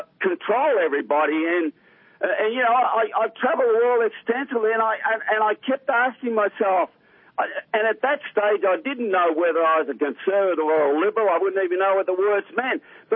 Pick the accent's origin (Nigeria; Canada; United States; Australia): Australia; When I grew up in Australia, there was no welfare.